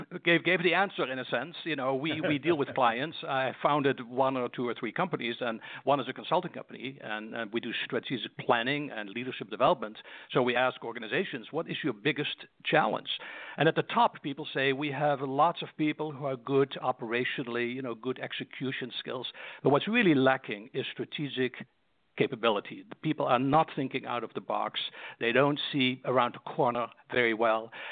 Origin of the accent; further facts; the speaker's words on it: Netherlands; English is a second language; moved away as an adult; now in United States; So I'm from the Netherlands, in case people wonder about my accent, and I came to this country, this great country, the United States, at age 20.